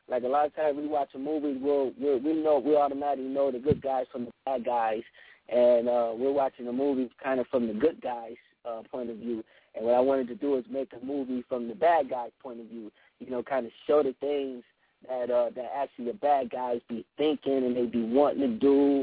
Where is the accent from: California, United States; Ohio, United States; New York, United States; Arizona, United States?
New York, United States; Buffalo; now in Atlanta, United States; Actually, I'm originally from Buffalo, New York, and then I relocated down here to Atlanta, Georgia